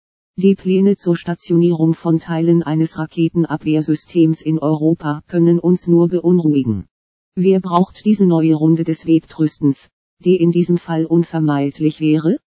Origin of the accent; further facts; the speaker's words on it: Russia; German is a second language; wie man bei uns in Russland sagt, als ob man mit der rechten Hand ans linke Ohr fassen würde.